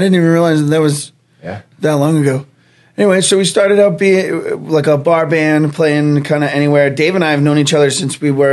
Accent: Gloucester, Massachusetts, United States; And I'm from Gloucester. We're from like the seacoast area, North Shore, and being around the water and the island and the beaches all the time is just like something that we always do.

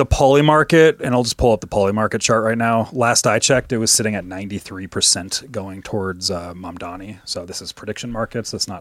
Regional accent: Canada; I am a foreigner. I am Canadian.

